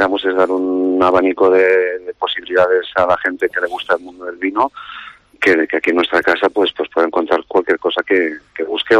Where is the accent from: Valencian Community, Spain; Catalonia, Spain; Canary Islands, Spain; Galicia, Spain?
Catalonia, Spain; Lleida; los que somos de Lleida, hemos ido para Barcelona